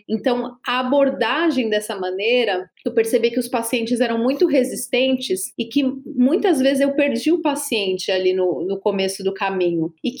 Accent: São Paulo, Brazil; eu sou daqui de São Paulo mesmo. Eu fiz minha formação médica na Universidade de Santos e depois eu vim para São Paulo fazer minha residência de clínica médica e posteriormente a endocrinologia.

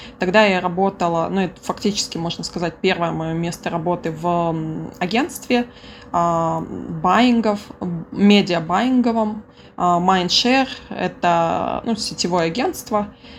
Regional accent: Lenger, Turkistan Region, Kazakhstan; also born or lived in Shymkent / Almaty; Моя личная история началась в Шымкенте, даже не совсем в Шымкенте, в Ленгере. Там же я была, в Шымкенте я училась до университета, и в университете уже переехала в Алмату, как-то так.

